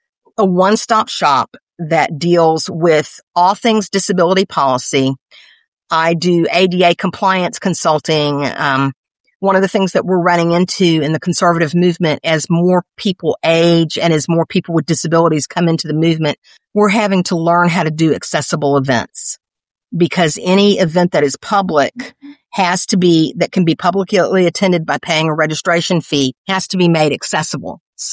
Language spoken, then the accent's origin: English; Atlanta, Georgia, United States; also born or lived in Tennessee; I grew up in Northwest Atlanta before we moved back to Tennessee, which is where my family is from.